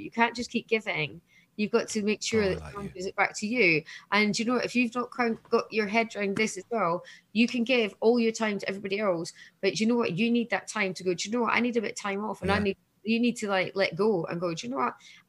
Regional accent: Scotland, United Kingdom; And I'm Scottish. I'm hard as.

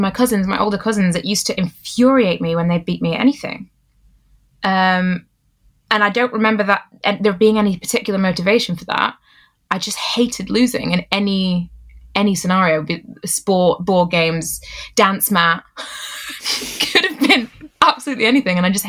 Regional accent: Stoke-on-Trent, West Midlands, United Kingdom; So I'm from Stoke-on-Trent, proudly from Stoke. I love being from Stoke. And my parents raised me and my two younger brothers there.

